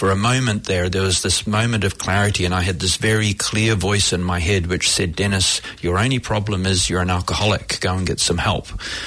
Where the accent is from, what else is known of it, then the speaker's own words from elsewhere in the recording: New Zealand; moved away; also born or lived in Australia / Hong Kong; I'm from New Zealand originally